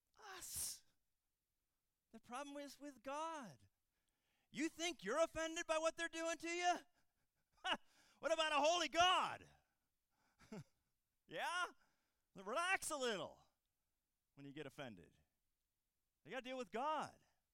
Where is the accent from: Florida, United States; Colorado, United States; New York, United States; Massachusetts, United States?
Colorado, United States; I'm from Colorado.